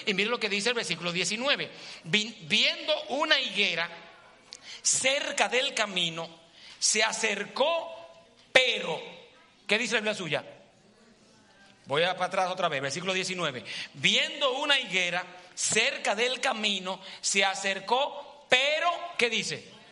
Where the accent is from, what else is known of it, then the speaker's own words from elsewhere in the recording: Dominican Republic; en mi país, República Dominicana, se hace negocios con la frontera que es Haití